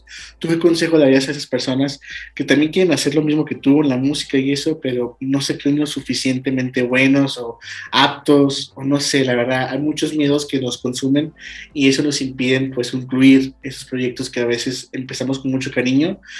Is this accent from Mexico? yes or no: yes; León, Guanajuato, Mexico; Somos de León, Guanajuato.